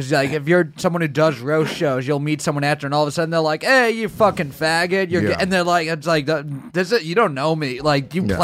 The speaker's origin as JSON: {"language": "English", "town": "Queens", "region": "New York", "country": "United States", "tie": "born or raised there", "said": "I grew up in Queens. Everyone just makes fun of each other."}